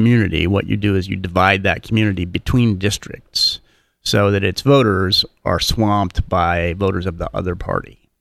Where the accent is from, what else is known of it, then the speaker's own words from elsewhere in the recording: Oregon, United States; I don't have a lot of on the ground detail anywhere except Oregon, which I'm from Oregon